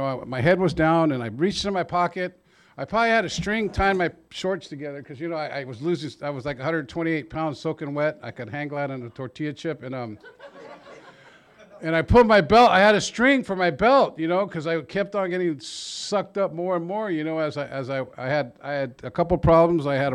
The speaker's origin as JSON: {"language": "English", "town": "Chula Vista", "region": "California", "country": "United States", "tie": "born or raised there", "said": "That's born and raised in Chula Vista, California. I'm a homeboy at Chula Vista, and I used and I got loaded in Chula Vista, and I got clean and sober in Chula Vista."}